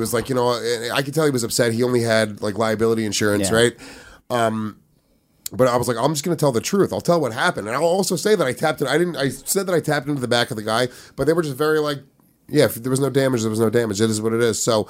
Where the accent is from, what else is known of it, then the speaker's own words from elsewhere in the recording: New York, United States; I grew up in Rockland County, New York.